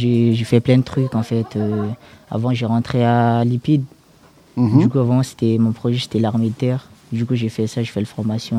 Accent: Madagascar; now in France; Je viens de Madagascar. Du coup, ça fait longtemps que je suis en France.

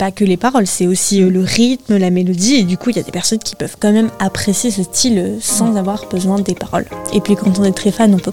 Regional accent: France; Ouais, mais du coup, nous, on est français

